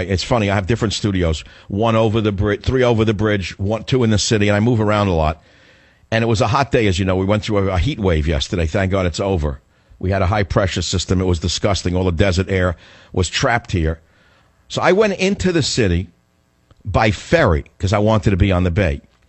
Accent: San Francisco, California, United States; Incidentally, speaking of my hometown of San Francisco, which I love very much

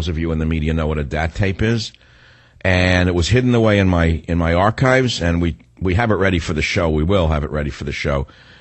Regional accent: New York, United States; born there; moved away as an adult; also born or lived in Honolulu; now in San Francisco, United States; Here's a city that I moved to in 1974. I was born in New York, as you can probably figure out from my Irish accent. And then I left New York in 1968 to pursue graduate studies for 1 year in Honolulu at the University of Hawaii.

